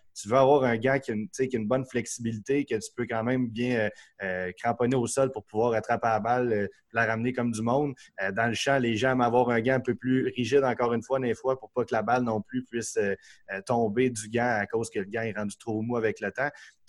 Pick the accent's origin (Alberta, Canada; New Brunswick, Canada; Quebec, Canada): Quebec, Canada; Saint-Jérôme; moi, je suis de Saint-Jérôme, comme je te disais